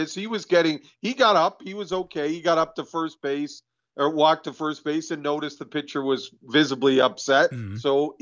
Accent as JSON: {"language": "English", "country": "Canada", "said": "I'm Canadian."}